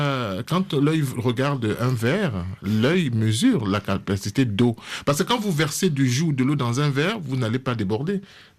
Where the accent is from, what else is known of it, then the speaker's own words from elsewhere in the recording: Cameroon; La même tradition dans une des ethnies, chez nous au Cameroun, c'est la même recette.